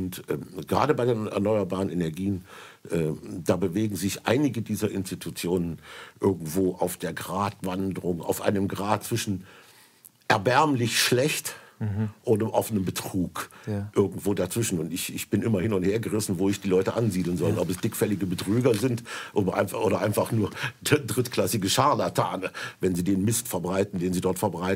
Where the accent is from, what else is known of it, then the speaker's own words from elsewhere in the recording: Hesse, Germany; In meiner Heimat in Nordhessen, östlich von Kassel im Kaufunger Wald, da hatten wir ein Vorkommen von Luchsen auf freier Wildbahn.